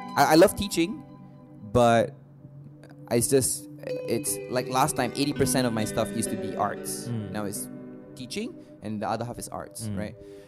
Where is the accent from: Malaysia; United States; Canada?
Malaysia; what it means to have an identity in music, especially as a Malaysian.